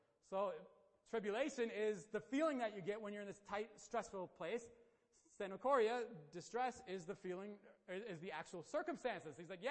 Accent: Wisconsin, United States; yeah, no, we're from Wisconsin. We know cold. We're good. We had our Wisconsin coats.

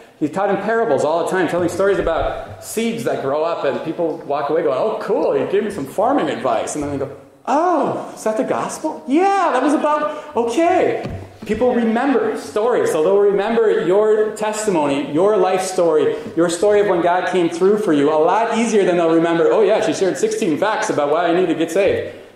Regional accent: United States; It didn't matter that we grew up in America

